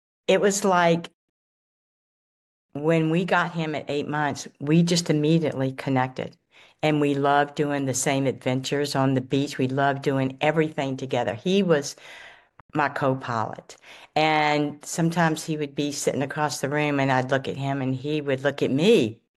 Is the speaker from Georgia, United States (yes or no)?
yes; Atlanta, Georgia, United States; born there; I was born in Atlanta, Georgia